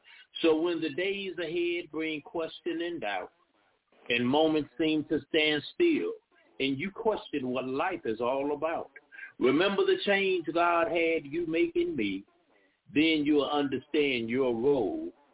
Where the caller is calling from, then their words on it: Naperville, Illinois, United States; also born or lived in Chicago, United States; I'm calling from Naperville, Illinois, formerly of Chicago.